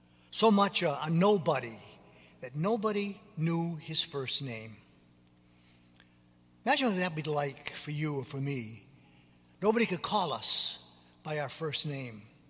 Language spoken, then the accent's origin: English; Jaffrey, New Hampshire, United States; born there; When I was born over in Jaffrey in 1942, it hurts just to say that date, by the way.